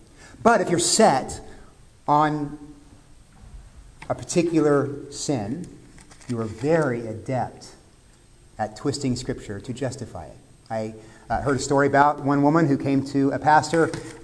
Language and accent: English; Texas, United States; I'm from Texas, and I can remember a bit of this when I was a kid